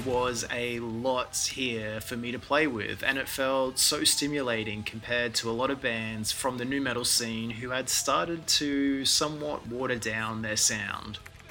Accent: Australia; I know as an Aussie I probably shouldn't say this

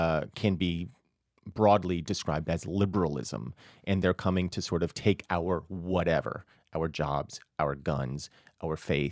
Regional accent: New Jersey, United States; I'm from New Jersey and I hate it.

